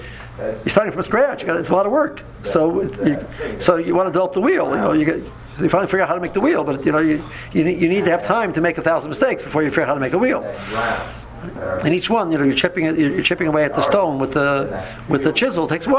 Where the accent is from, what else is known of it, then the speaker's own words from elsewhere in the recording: Cleveland, Ohio, United States; When I grew up in Tells, Cleveland, they would speak by a chasna.